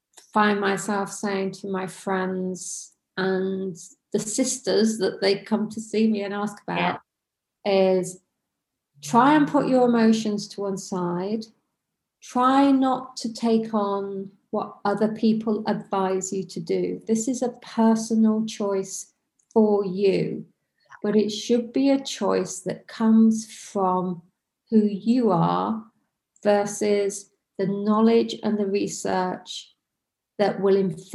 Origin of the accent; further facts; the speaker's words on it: Banbury, South East England, United Kingdom; Now, I'm from Banbury in Oxfordshire.